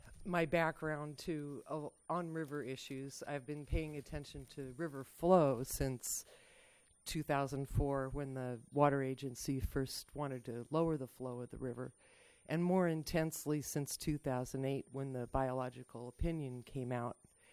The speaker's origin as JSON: {"language": "English", "town": "Forestville", "region": "California", "country": "United States", "said": "and I'm from Forestville."}